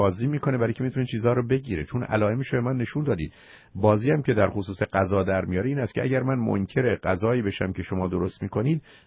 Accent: Iran; به عنوان یه ایرانی که شاید یه کمی زودتر ما بتونیم همدیگر رو بشناسیم

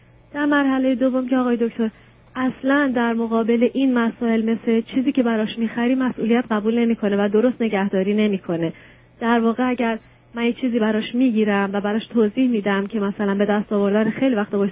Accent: Iran; now in Canada; 7 سالم هست که از ایران اومدم کانادا، دارم زندگی میکنم

